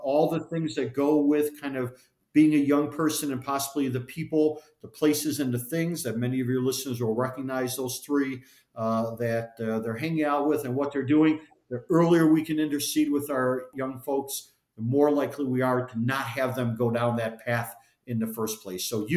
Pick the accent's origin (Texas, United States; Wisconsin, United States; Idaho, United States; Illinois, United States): Illinois, United States; Chicago; I grew up in the Salvation Army, as I like to say, in Chicago.